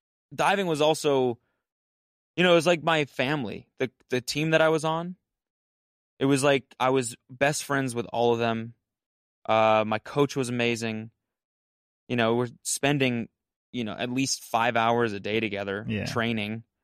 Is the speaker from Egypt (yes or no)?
no; Calgary, Alberta, Canada; So I grew up in Calgary, Alberta, which is in Canada. And I grew up like outside of the city